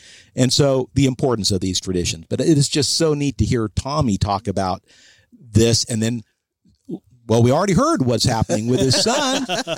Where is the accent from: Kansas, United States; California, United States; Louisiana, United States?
California, United States; And I grew up in California, so a little bit different culture. You know, we had a lot of fun. We were in a car culture and things, but hunting wasn't a big part of it.